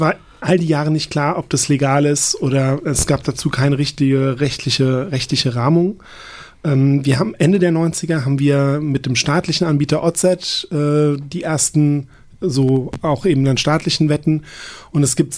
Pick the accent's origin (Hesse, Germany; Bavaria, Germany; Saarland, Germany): Hesse, Germany; Darmstadt; Da komme ich her aus Darmstadt, da sagt man Gude.